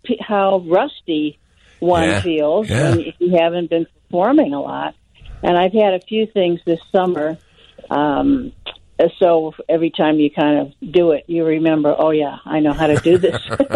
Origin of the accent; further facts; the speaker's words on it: Chicago, Illinois, United States; Yes, absolutely. It's my hometown, born and raised.